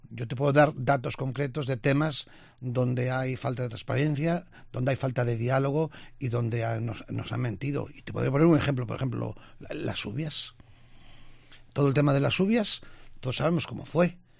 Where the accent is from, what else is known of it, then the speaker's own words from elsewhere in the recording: A Coruña, Galicia, Spain; los coruñeses somos los propietarios del Estado de Riazor